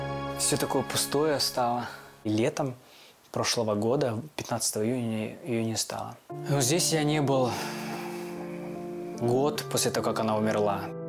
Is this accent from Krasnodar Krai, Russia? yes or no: yes; Krasnodar, Krasnodar Krai, Russia; Краснодар — это мой родной город.